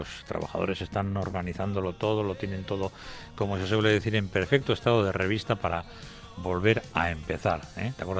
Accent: Bilbao, Basque Country, Spain; Somos de Bilbao

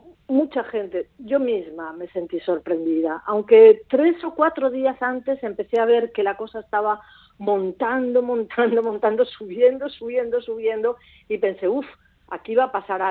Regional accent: Valencia, Valencian Community, Spain; Sí, sí, sí. Yo soy de Valencia.

